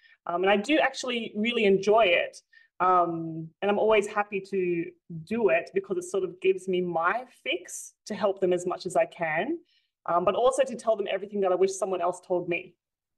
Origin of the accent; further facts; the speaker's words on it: Sydney, New South Wales, Australia; I want to bring this to my hometown, so Western Sydney.